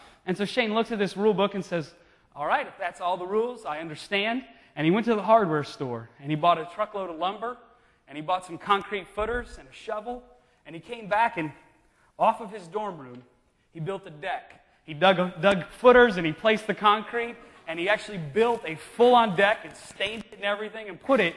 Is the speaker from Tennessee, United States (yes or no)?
no; Kentucky, United States; So I grew up in Eastern Kentucky. For those of you who don't know, that's in the Appalachian Mountains.